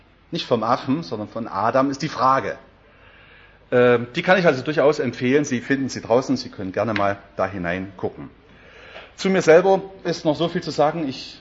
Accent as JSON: {"language": "German", "country": "Germany", "tie": "born or raised there", "said": "Also, Baujahr 48, aufgewachsen in DDR-Zeiten"}